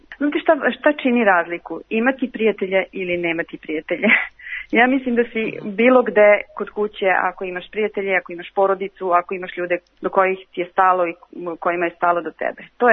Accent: Serbia; moved away as an adult; Ja sam rumunskog porekla, moji roditelji su rumunskog porekla, ali ja sam odrasla u Srbiji, do 18 godina sam živela tamo, tako da imam dve zemlje, dva maternja jezika.

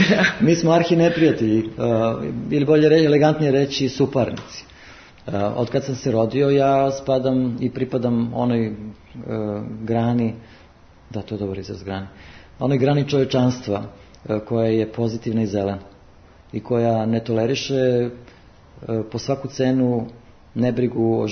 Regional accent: Kladovo, Bor District, Serbia; rođen sam u Kladovu, dakle, rastao sam praktično sa, na primjer, hidroelektranom Đerdap.

